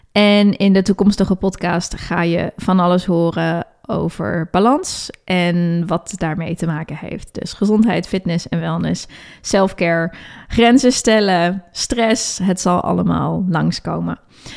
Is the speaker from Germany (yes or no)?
yes; Hamburg, Germany; also born or lived in Middelburg; now in Groningen, Netherlands; Ik ben geboren in Middelburg, dus helemaal aan de andere kant van Nederland. Maar daar heb ik ook al heel erg lang niet meer gewoond. Want ik ben op mijn 9e naar Hamburg verhuisd in Duitsland